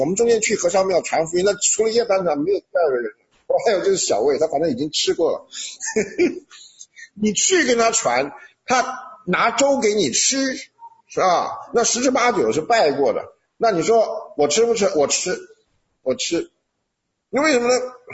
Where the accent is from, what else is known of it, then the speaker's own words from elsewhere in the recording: Taiwan; 这个我们从台湾来，我们知道的很清楚，那个邪灵是非常猖獗的